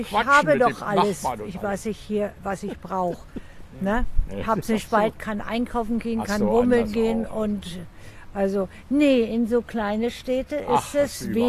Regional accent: Berlin, Germany; born there; Außerdem bin ich in Berlin geboren.

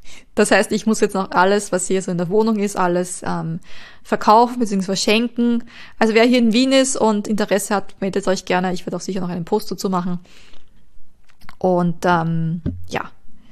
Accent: Japan; German is a second language; die ich als Japaner in Japan nicht habe

